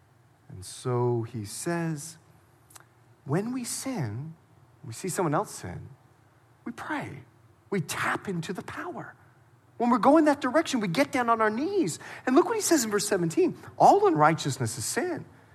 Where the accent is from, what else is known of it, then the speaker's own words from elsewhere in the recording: Bahamas; I'm a Bahamian, right? I'm from the Bahamas.